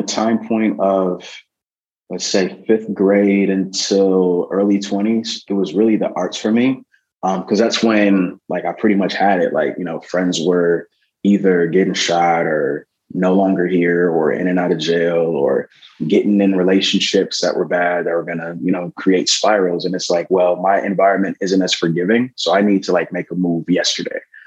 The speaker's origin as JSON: {"language": "English", "town": "Milwaukee", "region": "Wisconsin", "country": "United States", "tie": "born or raised there", "said": "growing up in Milwaukee, Wisconsin, there were a few different focuses of mine growing up."}